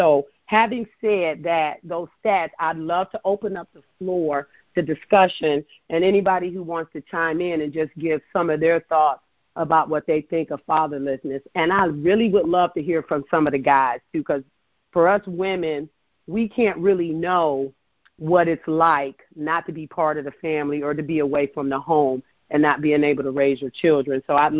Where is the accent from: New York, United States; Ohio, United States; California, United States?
Ohio, United States; Cleveland; now in Charlotte, United States; I am the self-proclaimed queen of the Queen City by way of Cleveland, Ohio. So I'm originally from Ohio, go Buckeyes, yes, and living here out of Charlotte, North Carolina.